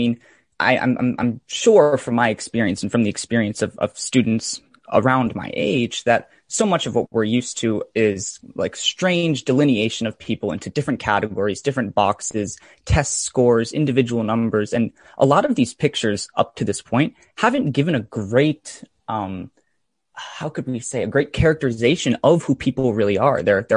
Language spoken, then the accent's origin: English; Connecticut, United States; I grew up in Fairfield County in Connecticut, and I've actually lived there my whole life.